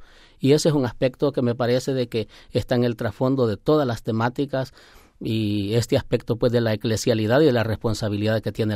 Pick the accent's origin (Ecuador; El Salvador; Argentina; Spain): El Salvador; Santa Ana; Soy sacerdote diocesano. Procedo del Pulgarcito de América, El Salvador, en una diócesis que está lindando con la arquidiócesis en el occidente del país, bajo el título de Santa Ana.